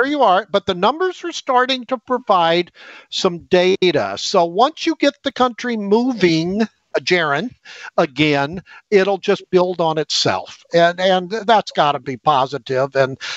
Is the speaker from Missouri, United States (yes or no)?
yes; St. Louis, Missouri, United States; I came from the St. Louis area.